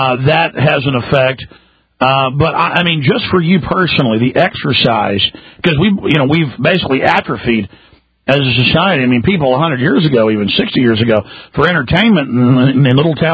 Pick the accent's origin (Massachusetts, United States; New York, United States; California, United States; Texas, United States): Texas, United States; Dallas; I mean, the way I grew up in Dallas, this evil that was going on around me